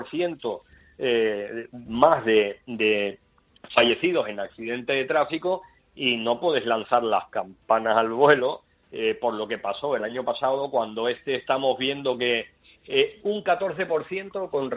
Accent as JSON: {"language": "Spanish", "region": "Canary Islands", "country": "Spain", "tie": "born or raised there", "said": "se vendía ya en mi tierra, en Canarias."}